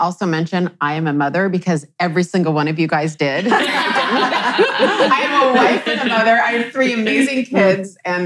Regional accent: Seattle, Washington, United States; I'm from Seattle, Washington

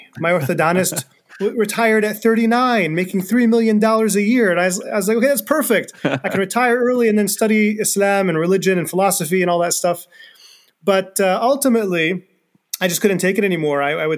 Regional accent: United States; I was born and raised here. I'm American, but I also have family in Egypt, and I was born and raised Muslim, still am Muslim.

